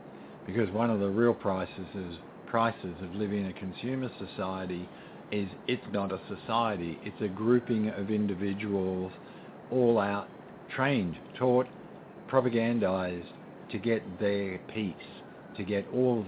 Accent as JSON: {"language": "English", "country": "Australia", "lives_now": "United States", "said": "I'm an alien because I'm from another country, and I'm an Australian. So I have a very alien point of view about America."}